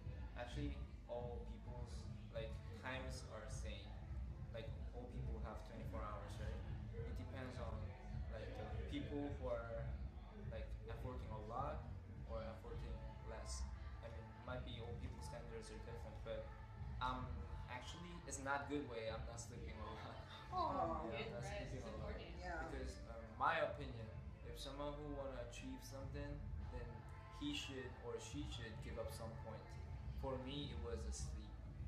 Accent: South Korea; English is a second language; Hi. I'm from South Korea.

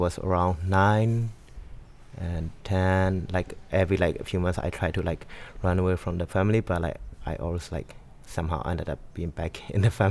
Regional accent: Yangon Region, Myanmar; English is a second language; So I just took the bus from my hometown to downtown Yangon, and also of course like that was very far away from my family

